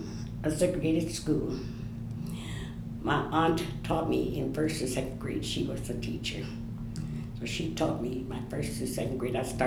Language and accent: English; St. Joseph, United States; I had a wonderful childhood. I grew up in an all-white area.